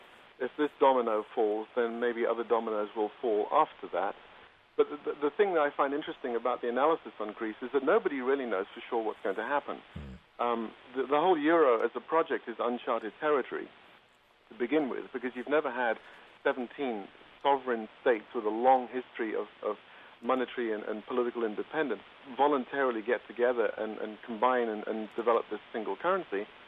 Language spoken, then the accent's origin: English; United Kingdom; the double odd thing is that I'm originally British as well